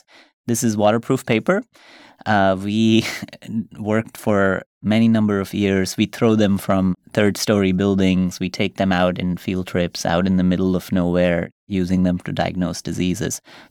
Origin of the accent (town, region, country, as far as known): Rampur, Uttar Pradesh, India; born or raised there